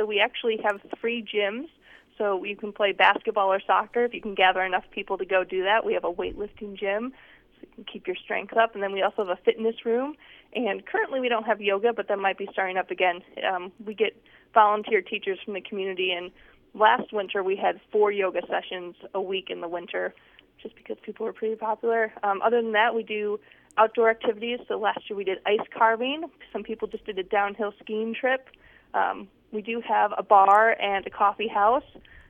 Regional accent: Milwaukee, Wisconsin, United States; And I actually grew up in the north. I grew up in Milwaukee, which is the most far north, but it's a little further north than the rest of the country.

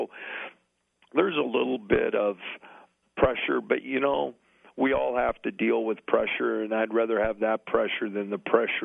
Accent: Iowa, United States; I'm actually a farm boy from Western Iowa. West Harrison was the name of my high school, and I lived halfway between Mont Damon and Pisgah.

